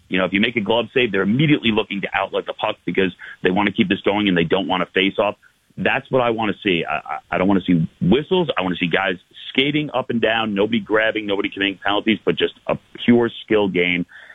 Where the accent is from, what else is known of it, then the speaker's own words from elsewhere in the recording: New York, United States; I grew up in New York, and you know, to me, it's like if the Yankees came out and said we're going to rebuild